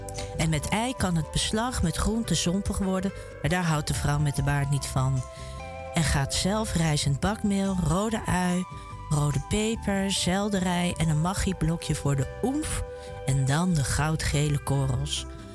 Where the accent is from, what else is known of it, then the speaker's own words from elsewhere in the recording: The Hague, South Holland, Netherlands; 070, oh sorry, ik ben een Haagse.